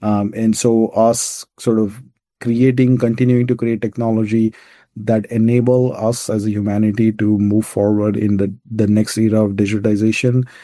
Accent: Pune, Maharashtra, India; born there; I think I was born in India in Pune, and a family that was extremely focused on education.

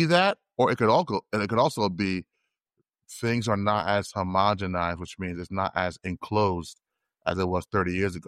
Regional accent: New York, United States; Growing up in New York, if I want to know who's hot on the mixtape scene

